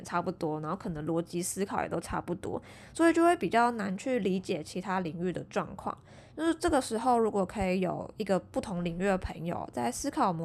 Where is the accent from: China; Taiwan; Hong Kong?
Taiwan; Kaohsiung; 因为我是高雄人